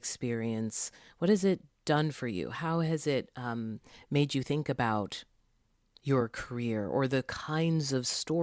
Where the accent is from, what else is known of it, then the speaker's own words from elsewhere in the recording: Boston, Massachusetts, United States; I do. I'm from Boston.